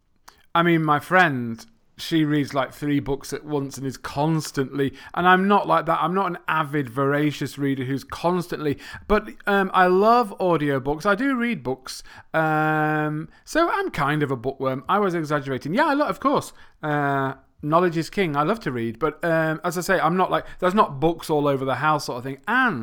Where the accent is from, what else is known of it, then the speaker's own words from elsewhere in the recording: England, United Kingdom; I'm from England.